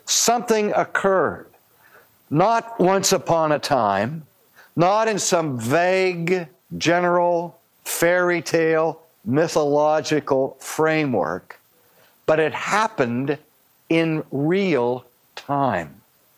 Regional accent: Pittsburgh, Pennsylvania, United States; I remember as a young boy growing up in Pittsburgh and always dreaming of a white Christmas.

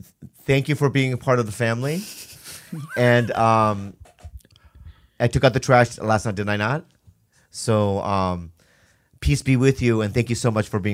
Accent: San Diego, California, United States; I'm from San Diego. I have, dude, what's up, brah?

